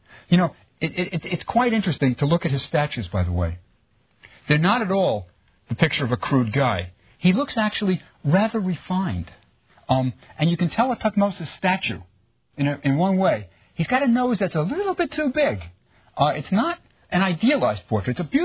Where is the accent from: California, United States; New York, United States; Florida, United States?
New York, United States; New York City; you know, I'm from New York, from the city. I know nothing about plants.